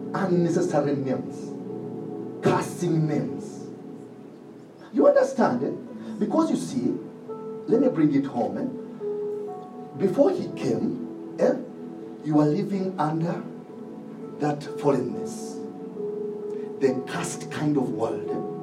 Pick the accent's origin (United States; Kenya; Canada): Kenya; For us Kenyans, now you see, now you've entered now their realm of operation.